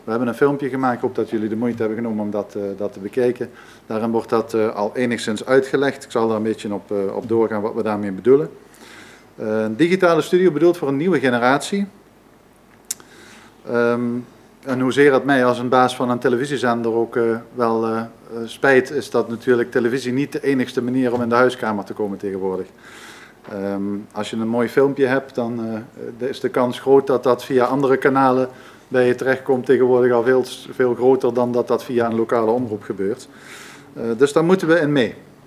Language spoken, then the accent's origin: Dutch; Herten, Limburg, Netherlands; now in Beesel, Netherlands; Ik ben zelf inwoner van de gemeente Bezel. Ik ben zelf afkomstig uit Herten.